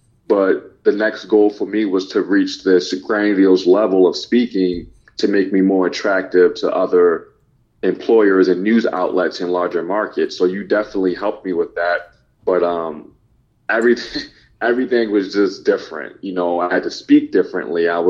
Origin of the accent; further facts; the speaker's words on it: Baltimore, Maryland, United States; And me growing up in Baltimore, I've kind of always been on guard my entire life because of the crime in Baltimore.